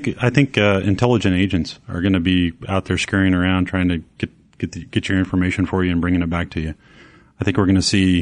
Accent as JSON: {"language": "English", "region": "Oklahoma", "country": "United States", "said": "I mean, we're from Oklahoma after all, so we're kind of down to earth."}